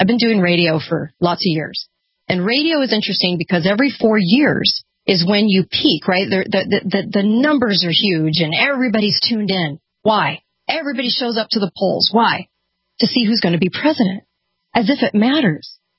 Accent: California, United States; I was just watching a documentary about leaving California. I'm from California.

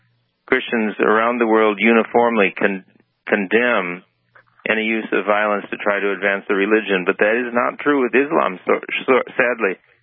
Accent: Eau Claire, Wisconsin, United States; I grew up in Eau Claire, Wisconsin, so I know cold weather.

